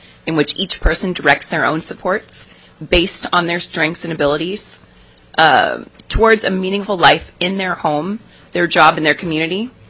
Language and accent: English; Kenai, Alaska, United States; I'm from Kenai.